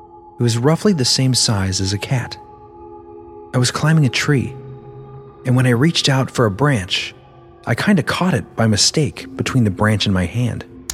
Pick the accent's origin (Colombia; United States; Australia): Colombia; I'm from Colombia, and like a lot of South Americans have said before, we kind of see things down here every now and then.